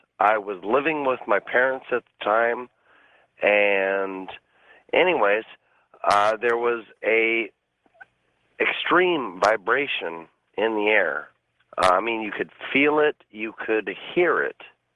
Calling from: Vancouver, Washington, United States; Vancouver, Washington.

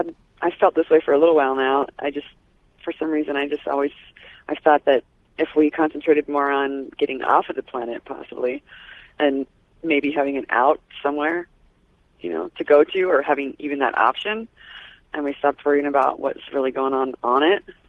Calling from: Denver, Colorado, United States; Hi, Denver, Colorado.

